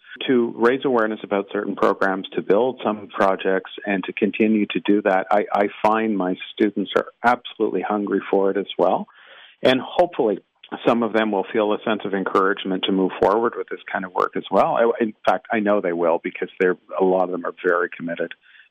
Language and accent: English; Canada; being Canadian, in the arc of my career